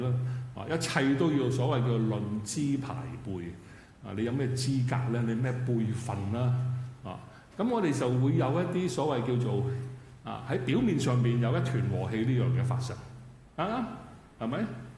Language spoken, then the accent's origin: Chinese; China; 我們中國人文化裏面文化裏面呢，男尊女卑的文化裏面呢，我們似乎覺得 OK 啊